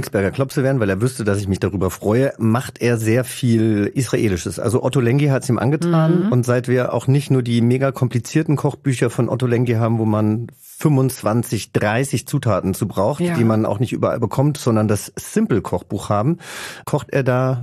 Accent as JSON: {"language": "German", "region": "Hesse", "country": "Germany", "said": "Und ich komme aus Langens. Das ist wiederum ein kleines Dorf, ungefähr 15 Kilometer entfernt."}